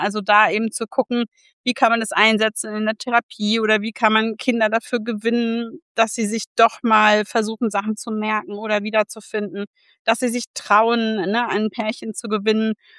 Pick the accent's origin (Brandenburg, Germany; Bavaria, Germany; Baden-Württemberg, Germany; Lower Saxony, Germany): Lower Saxony, Germany; Göttingen; ich komme aus Göttingen und bin hier Logopädin.